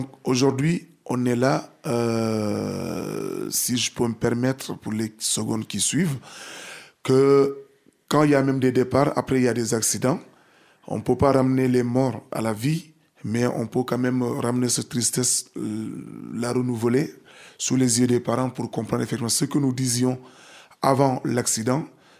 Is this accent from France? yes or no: no; Casamance, Senegal; c'est qu'on est dans les actes chez nous, au Sénégal, en Casamance